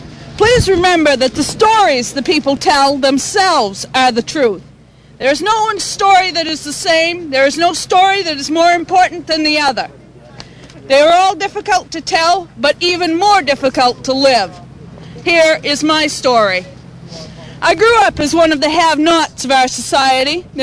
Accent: Dixmont, Maine, United States; and I'm from Dixmont.

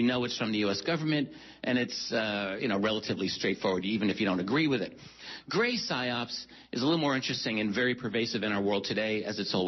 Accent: Northeast, United States; Those are my people. I'm from the Northeast.

